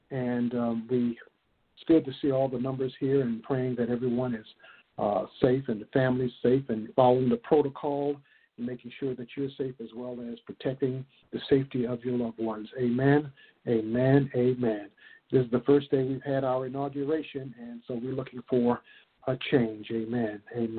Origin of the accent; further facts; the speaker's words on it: Long Island, New York, United States; from out of Long Island, New York, my hometown.